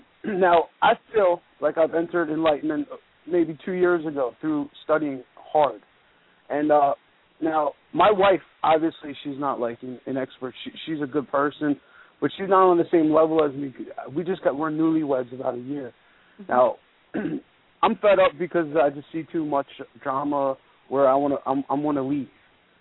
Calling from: Baltimore, Maryland, United States; Yes, hi. How are you? I'm from Baltimore.

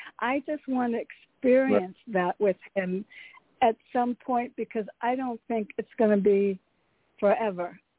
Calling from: Connecticut, United States; from Connecticut.

